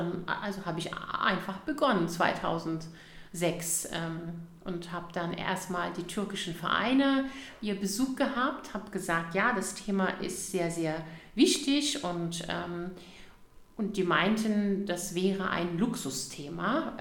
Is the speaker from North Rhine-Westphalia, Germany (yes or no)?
no; Berlin, Germany; born there; ich bin ja also hier geboren in Berlin, aber man sieht es ja sofort, dass ich also türkische Eltern habe.